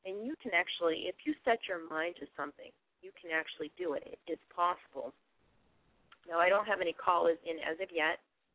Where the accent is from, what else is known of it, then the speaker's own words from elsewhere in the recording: Massachusetts, United States; accent: Boston; I don't know if it's because of my Boston accent. I talk funny as it is.